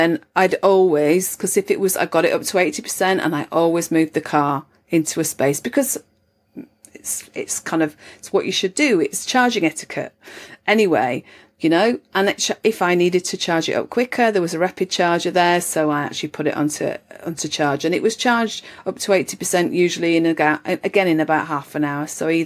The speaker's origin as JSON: {"language": "English", "town": "Halifax", "region": "Yorkshire and the Humber", "country": "United Kingdom", "said": "I'm originally from Halifax"}